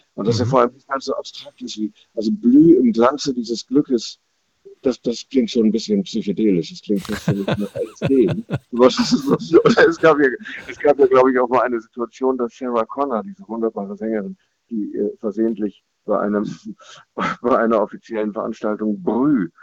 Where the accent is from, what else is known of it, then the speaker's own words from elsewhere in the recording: Bremen, Germany; meiner Arbeit mit Jugendlichen in Brennpunktschulen in meiner Heimatstadt Bremen